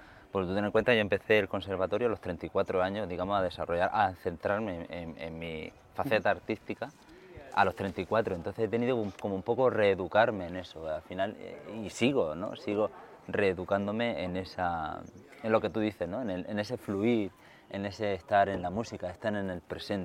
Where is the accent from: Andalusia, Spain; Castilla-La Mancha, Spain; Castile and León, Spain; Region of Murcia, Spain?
Region of Murcia, Spain; Cartagena; Yo soy de Cartagena, nací en Cartagena.